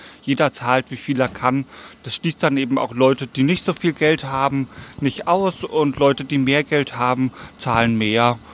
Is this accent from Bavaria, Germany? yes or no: yes; Nuremberg, Bavaria, Germany; born there; Nö, ich bin wirklich in Nürnberg geboren. Gar nicht weit von hier.